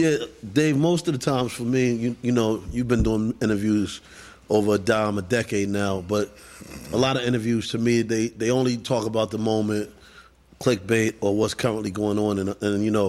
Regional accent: Queens, New York, United States; also born or lived in Philadelphia, United States; growing up in Queens and Philly, back and forth, it shaped me.

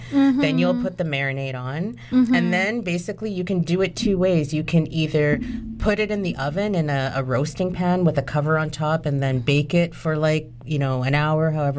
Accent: Canada; born there; I was born in Canada

